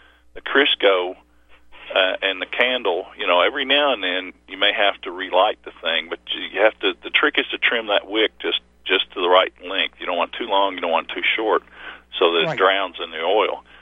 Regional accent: Bible Belt, United States; No, when I was growing up in the Bible Belt, you know, you had the late, great Planet Earth, Hal Lindsey.

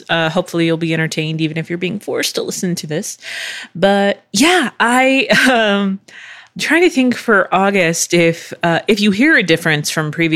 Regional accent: Texas, United States; also born or lived in Philadelphia, Pennsylvania / Virginia Beach / Chula Vista, California; I say as a Texan, which some people have a problem with, because technically I was not born in Texas. I was born in Philly, not West Philly, nothing like that, in Philadelphia, Pennsylvania.

